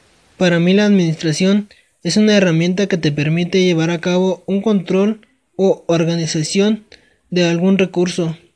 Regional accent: Atlacomulco, State of Mexico, Mexico; born there; Hola, ¿qué tal? … quiero compartirles un poco de mi trabajo. Nací en Atlacomulco, Estado de México, y actualmente vivo en la comunidad de Mesa de Garnica, municipio de Temascalcingo, Estado de México.

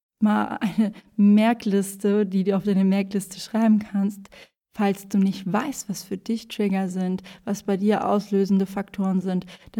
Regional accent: Fehmarn, Schleswig-Holstein, Germany; Ich war in meiner Heimat, auf der wunderschönen Insel Fehmarn

